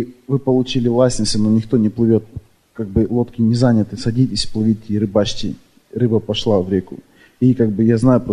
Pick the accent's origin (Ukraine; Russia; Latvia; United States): United States; Seattle, Washington; я из Сиэтла.